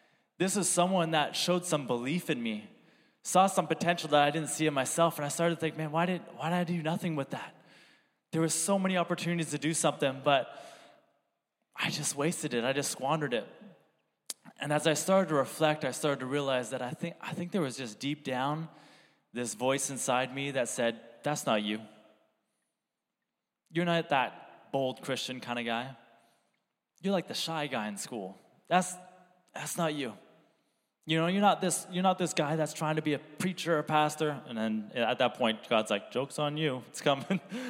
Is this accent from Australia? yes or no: no; Brampton, Ontario, Canada; moved away as an adult; if we have any Brampton people in the house. Born and raised over there, and then as every Canadian dreams, or at least, I don't know, I dreamed of, escaping this winter.